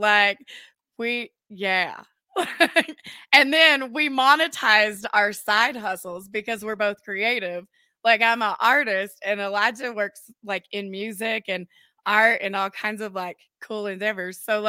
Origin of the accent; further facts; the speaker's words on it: New Mexico, United States; also born or lived in Aztec / Texas; We came back to Albuquerque from Aztec, and then before Aztec, I was in Texas. So, like, I came back home to New Mexico.